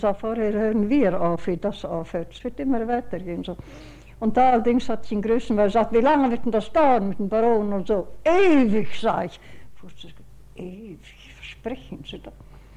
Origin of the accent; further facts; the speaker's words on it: Tukums, Courland, Latvia; Tukum in Bayern, meine Geburtsstadt und ich bin geboren in Kurland, ich bin Kurländerin.